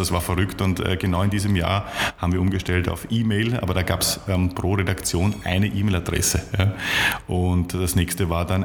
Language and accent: German; Vienna, Austria; die haben mich als Wiener sozusagen sehr schnell aufgenommen